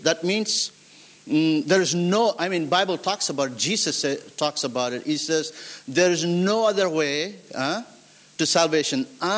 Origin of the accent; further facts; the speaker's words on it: India; And I grew up in India.